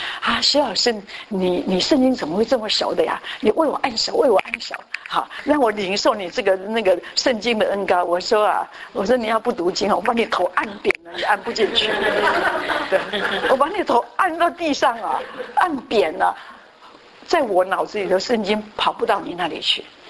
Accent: Guiren, Tainan, Taiwan; 以前我小时候住乡下，我台南县归仁乡的人哈，然后我住乡下，我们农村乡

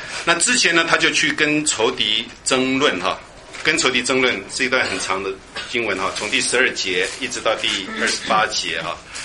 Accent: China; 我们中国人，中国老祖宗也是这样说的嘛哈。

